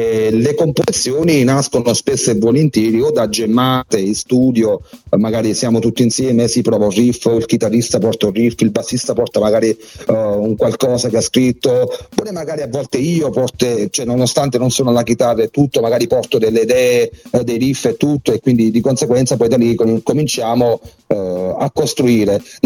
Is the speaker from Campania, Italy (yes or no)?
yes; Torre del Greco, Campania, Italy; now in Pordenone, Italy; io originario sono di Napoli, provincia di Napoli, Torre del Greco.